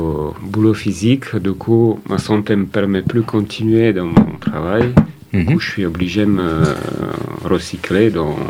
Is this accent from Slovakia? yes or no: yes; Slovakia; French is a second language; now in France; Oui, j'ai un petit accent. Je suis d'origine slovaque.